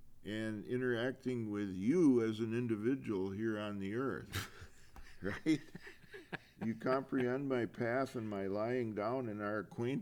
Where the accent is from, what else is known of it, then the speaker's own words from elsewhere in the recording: Wisconsin, United States; now in Minnesota, United States; I grew up in Wisconsin, but also laboring here in Minnesota from my young adulthood on.